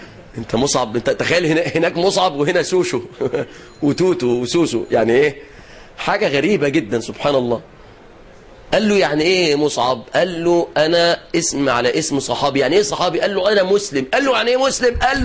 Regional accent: Egypt; طبعا ده لو عندنا في مصر هنا كانت الوضع هيختلف

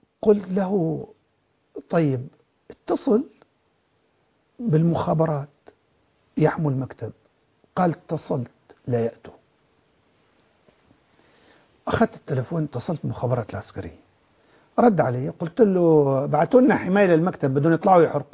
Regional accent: Jarjanaz, Idlib Governorate, Syria; وأنا عادة آتي إلى الكراج من قريتنا جرجناز إلى المعرة

